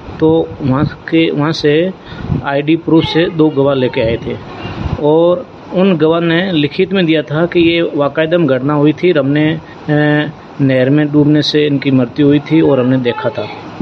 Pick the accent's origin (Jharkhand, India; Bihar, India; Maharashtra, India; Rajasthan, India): Rajasthan, India; Phalodi; और मैं जोधपुर फलौदी डिस्ट्रिक्ट से हूँ। पहले जोधपुर था, अभी नया फलौदी डिस्ट्रिक्ट है।